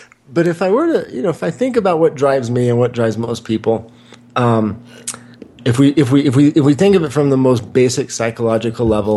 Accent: Wichita, Kansas, United States; also born or lived in Santa Monica, California; in, you know, Santa Monica, where I lived for 10 years, or where I grew up in Wichita, Kansas.

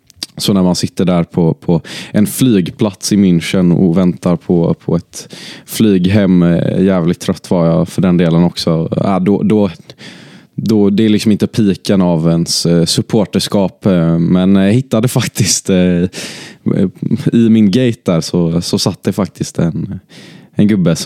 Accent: Gothenburg, Västra Götaland County, Sweden; men gött att vara hemma i Götet, måste jag säga

